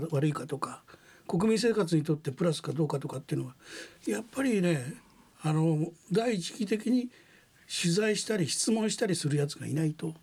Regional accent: Kawagoe, Saitama, Japan; それは川越で生まれ育ったやつは全然知ってますね

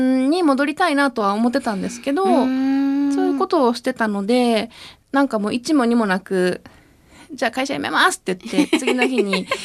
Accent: Nishinomiya, Hyogo, Japan; 地元が西宮なんですけど、うん、西宮の地域情報誌の編集部にいて、

